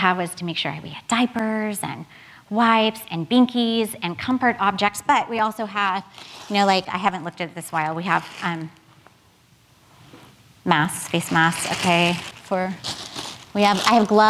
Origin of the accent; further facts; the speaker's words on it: California, United States; I grew up in California, and yeah, thank you.